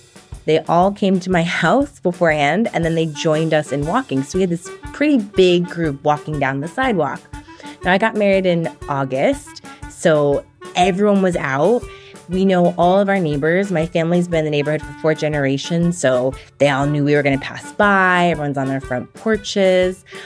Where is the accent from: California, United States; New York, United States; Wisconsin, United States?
New York, United States; New York City; So as a New Yorker, I was like, oh, I can walk that.